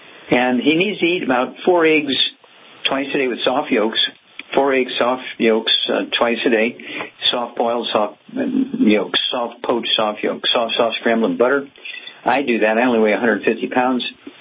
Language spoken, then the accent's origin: English; Missouri, United States; Chuck, let's go to Missouri, my home state